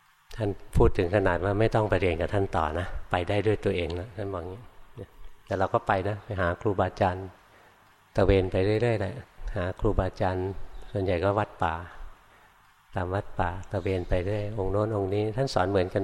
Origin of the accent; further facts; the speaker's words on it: Bangkok, Thailand; หลวงพ่ออยู่ในกรุงเทพเกิดในกรุงเทพนะโตในกรุงเทพเรียนหนังสือในกรุงเทพทำงานในกรุงเทพ